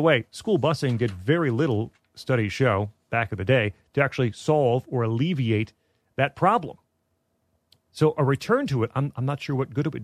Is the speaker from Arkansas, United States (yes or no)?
no; Illinois, United States; now in Michigan, United States; we have that here in Michigan for the most part, right? Thankfully, I'm from Illinois, where we have no school choice whatsoever.